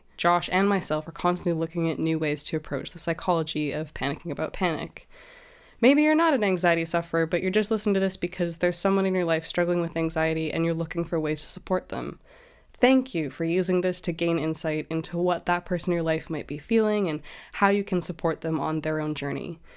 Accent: Canada; accent: Canadian; maybe because you can't stand my dopey Canadian accent

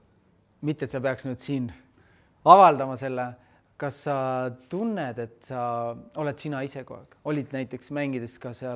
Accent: Rapla, Rapla County, Estonia; Ma olen Raplas pärit

